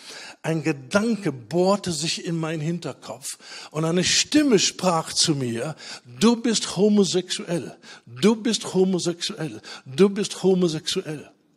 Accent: North Rhine-Westphalia, Germany; Ist mit dem Klassenbus bis wieder in meine Heimatstadt gefahren, ins schöne Ostwestfalen.

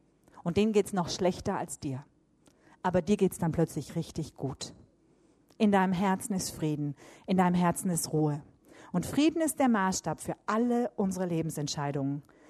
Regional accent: Hamburg, Germany; Und so eine Hanseatin macht das normalerweise nicht. Ich bin eine geborene Hamburgerin

